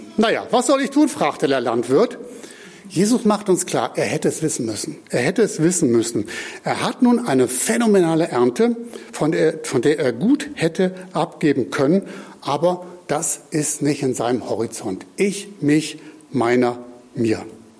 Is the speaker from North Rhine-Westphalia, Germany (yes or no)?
no; Leimsfeld, Hesse, Germany; Wir haben vor einigen Wochen in Leimsfeld, in meiner Heimatgemeinde, das 100-jährige Bestehen gefeiert.